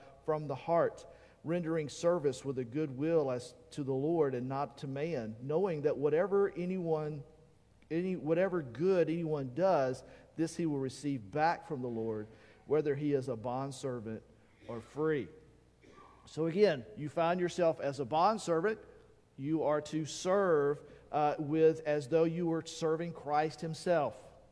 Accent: United States; Now, as an American, that passage rubs us the wrong way, right?

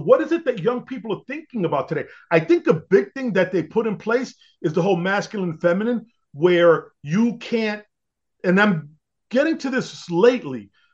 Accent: Brooklyn, New York, United States; I grew up in Brooklyn. The houses in Staten Island were cheaper.

